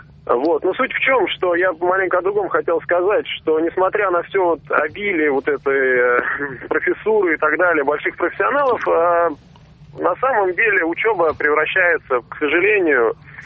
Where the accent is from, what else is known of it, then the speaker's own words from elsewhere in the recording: Tomsk, Tomsk Oblast, Russia; Я сам Томич, да.